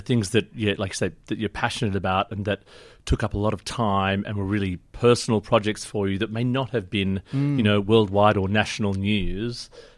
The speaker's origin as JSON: {"language": "English", "town": "Sydney", "region": "New South Wales", "country": "Australia", "tie": "born or raised there", "also_born_or_lived": "Birmingham, United Kingdom"}